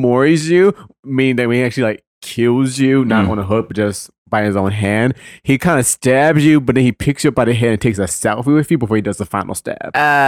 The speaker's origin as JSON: {"language": "English", "town": "Baltimore", "region": "Maryland", "country": "United States", "said": "I'm your barrister from Baltimore."}